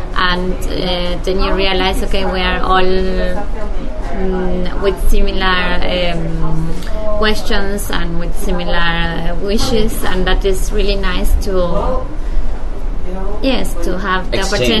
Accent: Argentina; in my case, I'm coming from Argentina

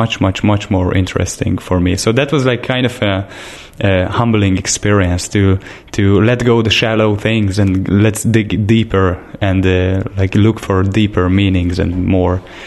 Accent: Szolnok, Jász-Nagykun-Szolnok, Hungary; English is a second language; So in my hometown, it's called Szolnok.

